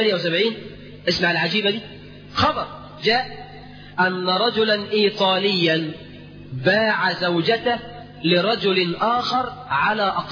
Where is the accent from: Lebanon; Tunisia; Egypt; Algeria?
Egypt; احنا كمصريين